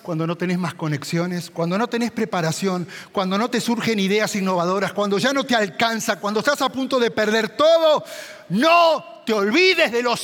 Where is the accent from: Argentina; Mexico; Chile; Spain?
Argentina; Yo digo, acá yo no hablo porque saben que soy argentino, acá me linchan.